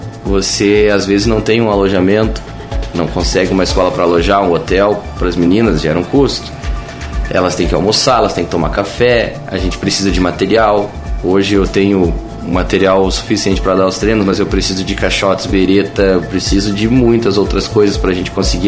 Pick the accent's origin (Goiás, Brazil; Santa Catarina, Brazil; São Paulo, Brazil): Santa Catarina, Brazil; Papanduva; a minha terrinha, Papanduva, eu amo ela demais, eu gosto muito dela, tanto que voltei e fiquei aqui.